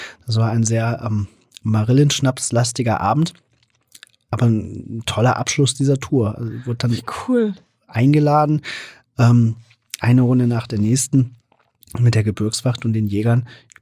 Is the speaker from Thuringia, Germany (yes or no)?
yes; Thuringia, Germany; Ich komme aus Thüringen